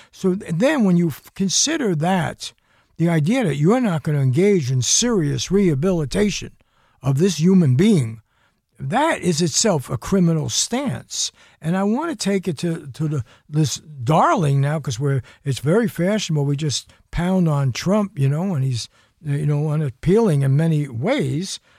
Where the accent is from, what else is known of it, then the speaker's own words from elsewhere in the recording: Bronx, New York, United States; And I was a kid from the Bronx, close to where Colin Powell grew up in the Bronx.